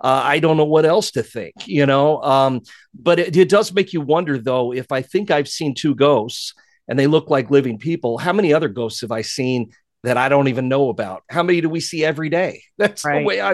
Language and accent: English; Decatur, Illinois, United States; these were stories about the town where I grew up in Decatur, Illinois, in the middle of the state.